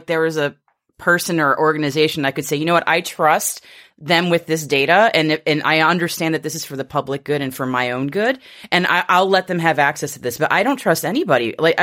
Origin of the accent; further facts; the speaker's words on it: Massachusetts, United States; I have a little local news here from the Spirit of America, a.k.a. Massachusetts, my home state.